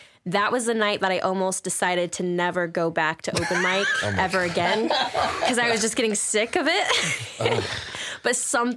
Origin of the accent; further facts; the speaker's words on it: North Carolina, United States; moved away; I moved to Massachusetts from North Carolina 2 years ago, and I started going to Quincy College.